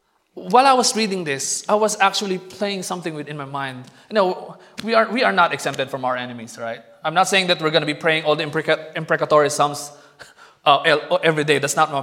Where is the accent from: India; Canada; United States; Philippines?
Philippines; And, you know, as a Filipino, I grew up fighting.